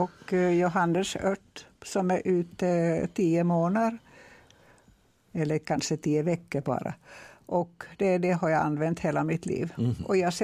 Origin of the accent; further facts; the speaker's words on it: Pori, Satakunta, Finland; jag frågade i Björneborg, i min hemstad